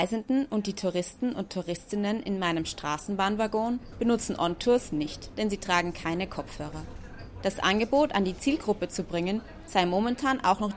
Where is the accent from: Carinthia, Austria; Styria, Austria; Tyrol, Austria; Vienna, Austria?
Vienna, Austria; Ich bin erstaunt, dass ich als gebürtige Wienerin noch nie nach den namensgebenden Schotten und Schweden recherchiert habe.